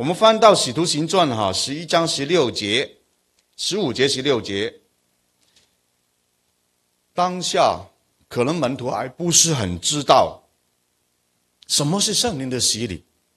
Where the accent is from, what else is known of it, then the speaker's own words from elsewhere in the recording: Guangdong, China; 我是广东人，广东话是不是方言啊？